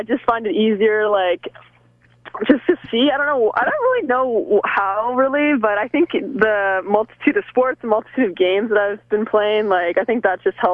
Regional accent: Vancouver, British Columbia, Canada; I'm from Vancouver, right?

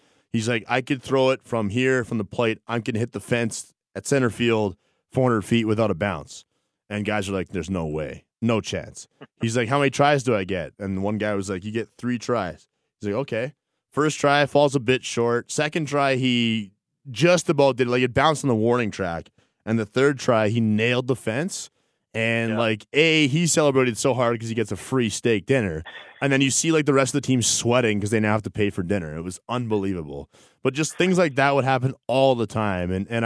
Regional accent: Calgary, Alberta, Canada; for me growing up in Northern Calgary, all my buddies are up north

